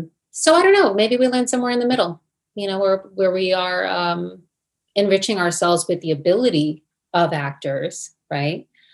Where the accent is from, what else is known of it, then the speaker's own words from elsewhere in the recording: New Jersey, United States; accent: Jersey; I'm not. I mean, I grew up in New Jersey. Maybe I have a Jersey accent.